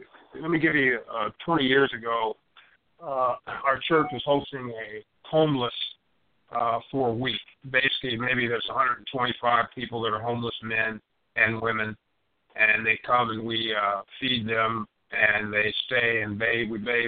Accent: Compton, California, United States; I thought I was cool because, you know, I'm from Compton, California.

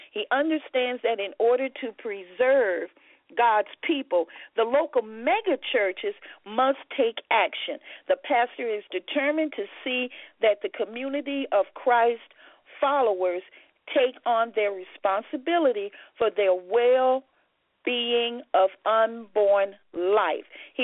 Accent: Dallas, Texas, United States; Now, right here in my hometown in Dallas, Texas, Dallas is home to many minorities.

